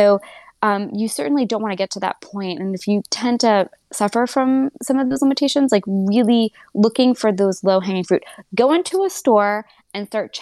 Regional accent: United States; and obviously I'm from America, so I'm just going to speak for American culture

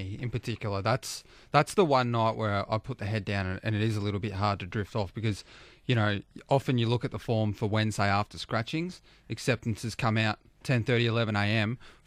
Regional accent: Victoria, Australia; We're good country boys. I'm from West Gippsland

